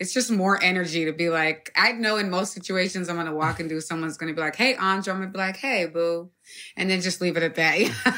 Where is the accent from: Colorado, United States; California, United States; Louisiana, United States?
California, United States; San Diego; We grew up in San Diego, California. I'm very specific. Southeast San Diego.